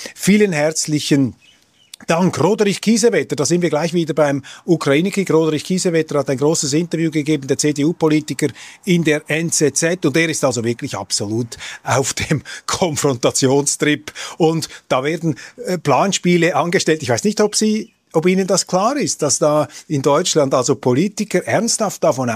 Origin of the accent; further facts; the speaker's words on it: Switzerland; Also ich bin Schweizer, ich will mich da auch nicht zu sehr einmischen.